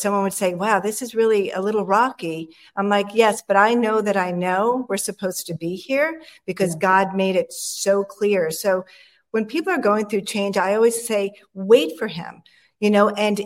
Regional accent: New York, United States; moved away as an adult; now in Tennessee, United States; Well, I am originally from New York. So 16 years ago, my husband and our four kids moved from Long Island, New York, down to Tennessee.

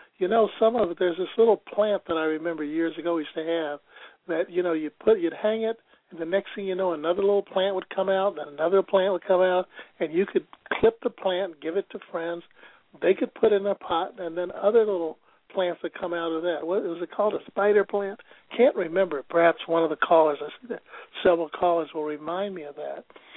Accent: Missouri, United States; I'm from Missouri, by the way, the Show Me State, which means even though I'm a little skeptical, I don't mind trying things out.

